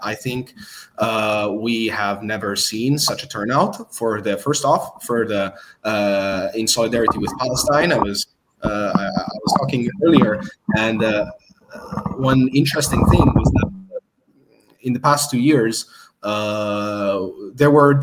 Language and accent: English; Bologna, Emilia-Romagna, Italy; more than 50,000 people in my hometown in Bologna